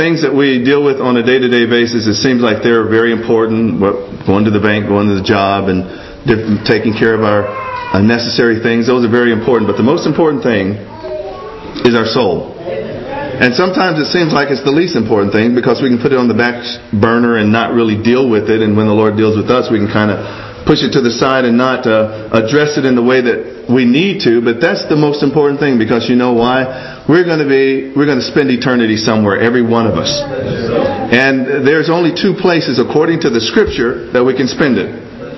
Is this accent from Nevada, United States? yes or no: no; Dallas, Texas, United States; I'm from Dallas, Texas.